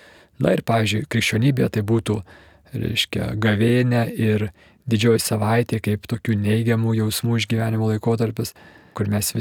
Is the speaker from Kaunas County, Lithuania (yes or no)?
yes; Kaunas, Kaunas County, Lithuania; aš pats esu kaunietis ir krepšinis man nuo vaikystės svarbus